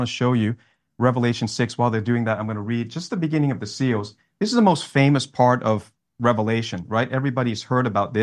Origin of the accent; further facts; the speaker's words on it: Australia; now in United States; I'm in Florida. So I came from Australia. I'm a pastor from Australia, and the Lord told me to move here for the Great Awakening.